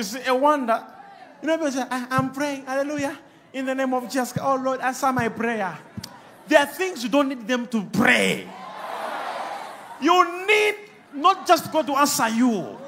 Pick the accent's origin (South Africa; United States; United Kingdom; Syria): South Africa; KwaZulu-Natal; I'm from KwaZulu-Natal.